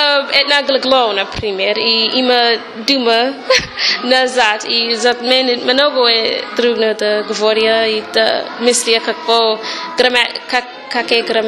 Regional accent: Chicago, Illinois, United States; Bulgarian is a second language; Аз съм от Шикаго, точно.

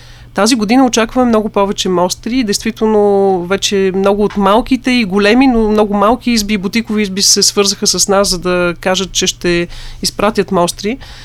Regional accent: Plovdiv, Plovdiv Province, Bulgaria; Аз съм пловдивчанка и съм много горда с това.

